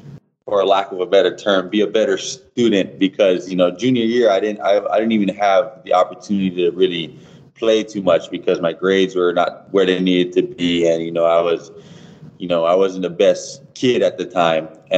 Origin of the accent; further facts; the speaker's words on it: Hawaii, United States; also born or lived in Oahu; I was growing up in Big Island, and I boarded my first 2 years at Kamehameha, and then I was in Iolani